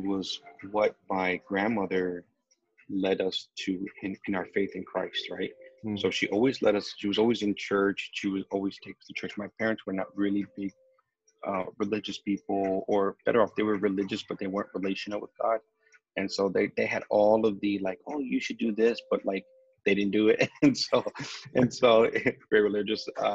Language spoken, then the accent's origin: English; Chicago, Illinois, United States; moved away as an adult; now in South Florida, United States; I'm from Chicago, born and raised. I moved here to South Florida in 2003. Man, it's been 18 years. But originally from Chicago, family.